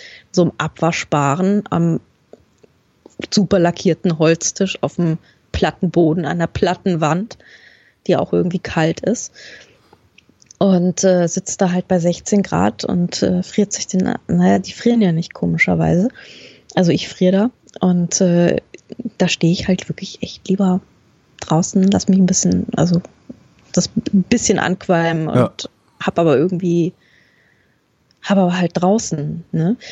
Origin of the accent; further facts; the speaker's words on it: Germany; accent: German; Ich habe so konsequent meinen deutschen Akzent raushängen lassen.